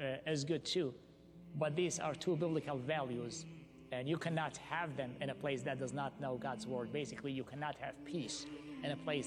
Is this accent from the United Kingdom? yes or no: no; Iraq; I'm from Iraq, which many churches do not want somebody who is a foreigner